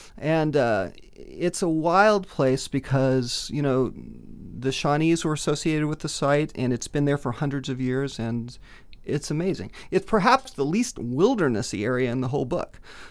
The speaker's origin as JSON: {"language": "English", "town": "Overland Park", "region": "Kansas", "country": "United States", "tie": "born or raised there", "said": "Yeah, so I grew up in Overland Park"}